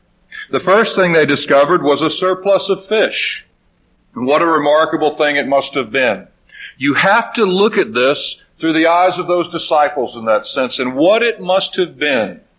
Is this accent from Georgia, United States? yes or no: no; Florida, United States; back in the days when I was growing up in Florida, when much of Florida was still in a fairly pristine condition